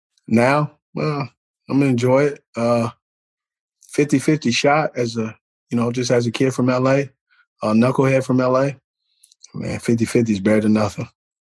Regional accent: California, United States; I grew up in California where, you know, they only showed at that time, the Raiders got blocked out.

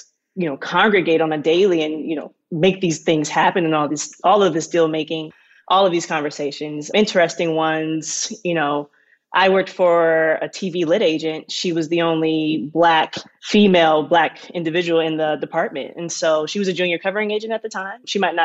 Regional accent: Maryland, United States; so I'm from the East Coast, Maryland. I did a lot of my growing up there. My dad was in the Air Force, so I traveled around a bit when I was younger.

